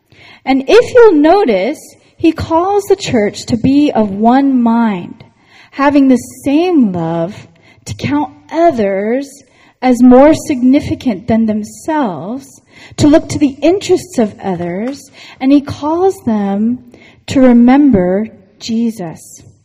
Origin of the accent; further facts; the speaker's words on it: East Coast, United States; I grew up on the East Coast. We grew up on the East Coast.